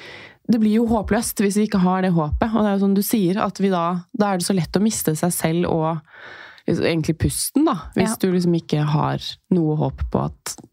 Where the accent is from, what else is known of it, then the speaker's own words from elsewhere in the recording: Lyngør, Agder, Norway; Kjenner meg veldig godt igjen, jeg har vokst opp på Lynger.